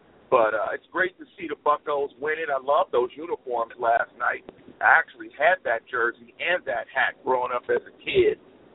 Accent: Pittsburgh, Pennsylvania, United States; And growing up in Pittsburgh, Pittsburgh's always will be, well, since I've been alive, and that's since 1970, it's always been a Steeler town.

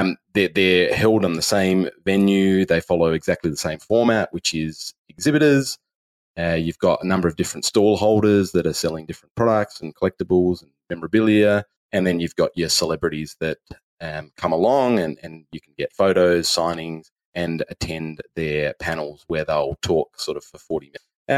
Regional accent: Adelaide, South Australia, Australia; it seems like Oz Comic Con has half the capital cities in Australia, namely Adelaide, which is my hometown, and Perth.

